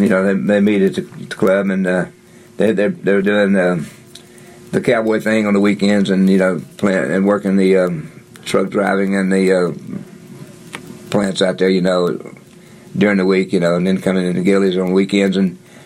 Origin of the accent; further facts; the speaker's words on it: Texas, United States; I'm sure they looked at me as being a Texan, a person that came out of Texas